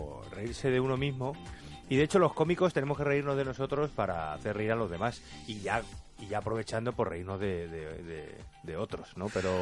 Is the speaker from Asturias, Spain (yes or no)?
no; Albacete, Castilla-La Mancha, Spain; que somos todos de Albacete.